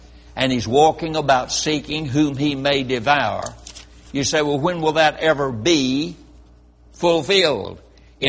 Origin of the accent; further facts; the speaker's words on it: North Carolina, United States; I was raised in North Carolina, and we met at Mars Hill, North Carolina, in the college there.